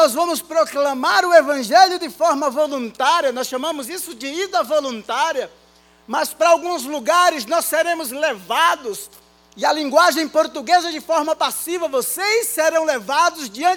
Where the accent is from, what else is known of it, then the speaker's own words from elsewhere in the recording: Baía Formosa, Rio Grande do Norte, Brazil; Lá na minha cidade, Bahia Formosa.